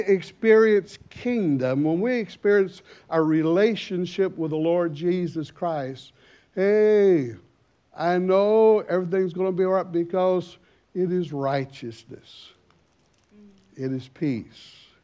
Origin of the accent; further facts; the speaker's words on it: United States; As you know, by my accent, I'm an American. And where I come from, we preach hot and heavy.